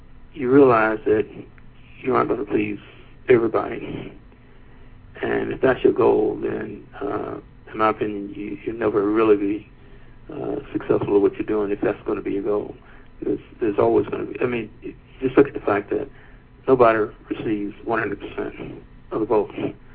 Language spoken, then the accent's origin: English; Winston-Salem, North Carolina, United States; also born or lived in Washington, D.C.; I was born in Washington, D.C., but I was raised and grew up in Winston-Salem, North Carolina.